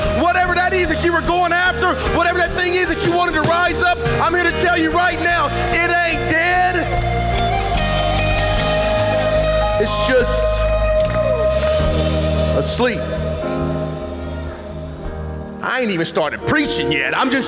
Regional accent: Oklahoma, United States; I'm from Oklahoma, and we say you're good people.

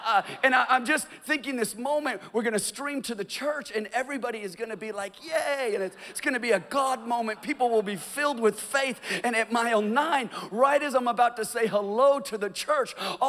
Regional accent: Los Angeles, California, United States; And I'm here from Los Angeles to tell somebody

